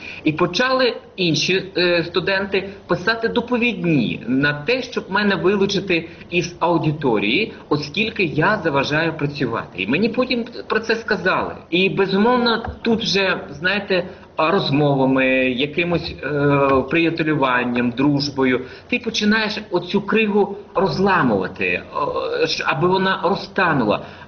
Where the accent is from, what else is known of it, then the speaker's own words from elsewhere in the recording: Dnipro, Dnipropetrovsk Oblast, Ukraine; also born or lived in Kharkiv; Я взагалі сам із Дніпропетровська, як то кажуть, мала батьківщина Дніпропетровськ. Потім приїхав до Харкова навчатися у спеціалізованій гімназії для незрячих дітей.